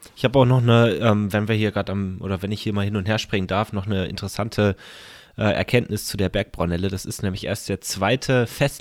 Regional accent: Southern Germany, Germany; Da freut man sich als Süddeutscher oder zumindest nicht Küstenorni schon mal auf die nächsten Jahre

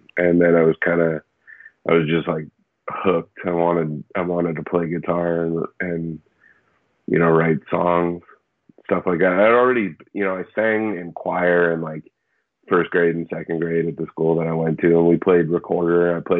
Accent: Sacramento, California, United States; also born or lived in Santa Rosa; Yeah, I was born in Santa Rosa, California, which is about 40 minutes north of San Francisco. And then I moved. Or my folks and I, like, we moved when I was about 11 years old to Sacramento, which is about 2 hours east of San Francisco

